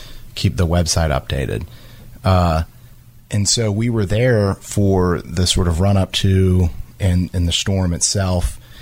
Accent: Louisiana, United States; I grew up in South Louisiana

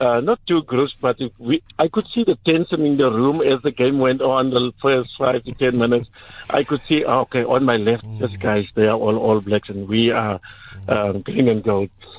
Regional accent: South Africa; I'm a South African, and I grew up here. I was born here

